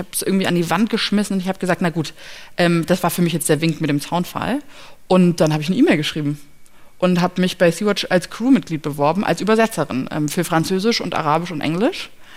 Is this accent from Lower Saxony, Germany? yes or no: yes; Lüneburg, Lower Saxony, Germany; Also ich komme aus Lüneburg, aus der schönen Stadt im Norden. Bin dort zur Schule gegangen